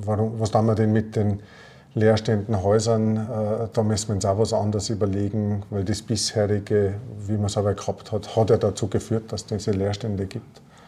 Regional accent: Tyrol, Austria; born there; moved away as an adult; now in Linz, Austria; ich bin Architekt, habe ein kleines Büro in Linz, bin als gebürtiger Tiroler in Linz hängen geblieben, nachdem ich dort an der Kunstuniversität in Linz 10 Jahre unterrichtet habe.

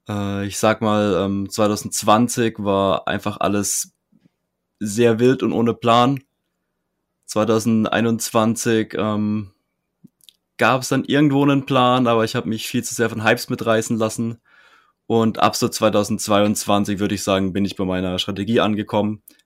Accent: Baden-Württemberg, Germany; ich komme aus der Nähe von Karlsruhe und bin 25.

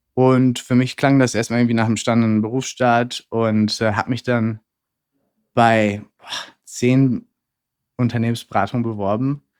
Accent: Bochum, North Rhine-Westphalia, Germany; Ich komme tatsächlich aus dem Pott, aus Bochum.

